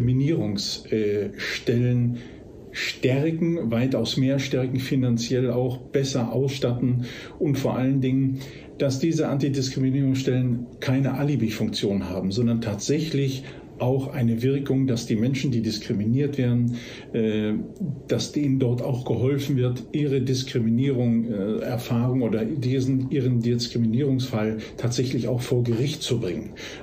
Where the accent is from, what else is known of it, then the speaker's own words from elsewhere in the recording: Germany; ich komme aus Deutschland